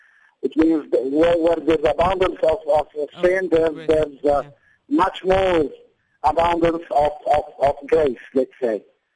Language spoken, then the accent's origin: English; Aleppo, Aleppo Governorate, Syria; now in Damascus, Syria; I'm originally from Aleppo, but I'm based in Damascus